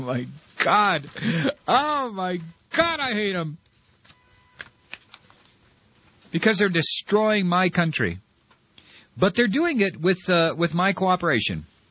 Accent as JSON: {"language": "English", "country": "United States", "said": "But see, I don't do that. I'm an American."}